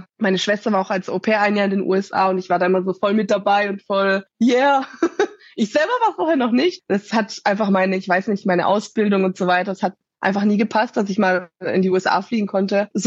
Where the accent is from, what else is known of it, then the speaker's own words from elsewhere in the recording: Öhringen, Baden-Württemberg, Germany; Ich bin 33 Jahre alt. Und ich komme aus Öhringen, das ist in Baden-Württemberg. Ich habe eigentlich mein Leben lang da gewohnt. Und ja, es ist halt eine Kleinstadt.